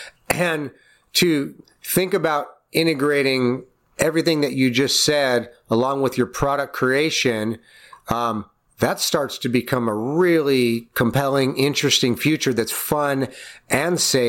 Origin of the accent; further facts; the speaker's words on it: Detroit, Michigan, United States; I'm still a gearhead. I'm from Detroit. I've automotive heritage.